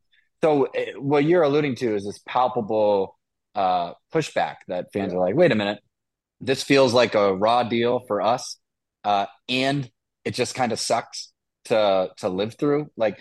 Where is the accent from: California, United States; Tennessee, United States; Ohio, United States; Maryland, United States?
California, United States; Man, well, I was born and raised in the East Bay.